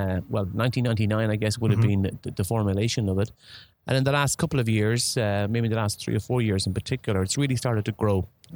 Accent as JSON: {"language": "English", "country": "Ireland", "said": "So from my accent, you guess I'm Irish."}